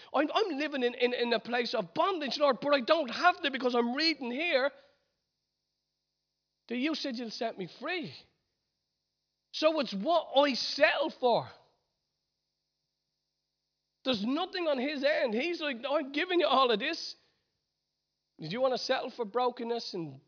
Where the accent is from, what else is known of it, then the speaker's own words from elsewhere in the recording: Ireland; there's anything that us Irish have to overcome, is the settling for. There's a passivity about us as Irish.